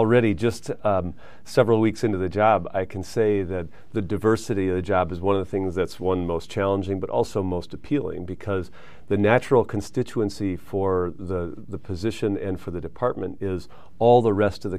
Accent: Milwaukee, Wisconsin, United States; I've been a Milwaukee resident most of my life. I grew up, born and raised in Wisconsin, lived in Milwaukee most of my life, went to Marquette University, left town after college and went off to work in Washington, D.C. for a little while

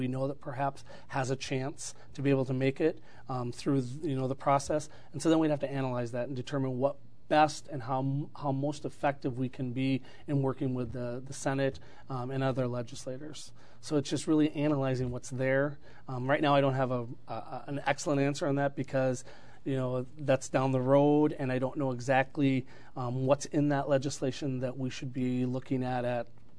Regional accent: Minong, Wisconsin, United States; Where I grew up in Minong, the only choice we have really is a virtual online or our public school, K-12 public school.

